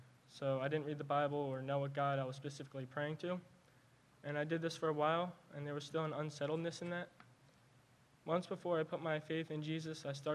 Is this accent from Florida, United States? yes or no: no; Philadelphia, Pennsylvania, United States; I'm 16 years old. I grew up in Philadelphia and moved to Bucks County about 4.5 years ago.